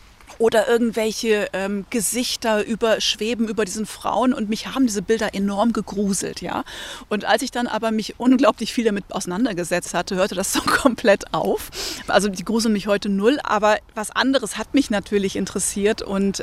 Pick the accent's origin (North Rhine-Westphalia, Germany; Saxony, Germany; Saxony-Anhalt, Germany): North Rhine-Westphalia, Germany; Mönchengladbach; Ich komme aus Mönchengladbach, aus einem Vorort. Ich kam aus einer westdeutschen katholischen Normalität.